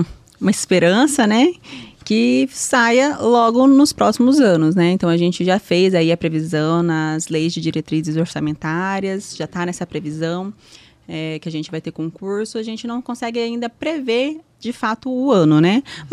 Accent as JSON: {"language": "Portuguese", "town": "Poconé", "region": "Mato Grosso", "country": "Brazil", "tie": "born or raised there", "said": "Sou de Poconé, nascida, criada, tenho muito orgulho da minha terra, gosto bastante de Poconé."}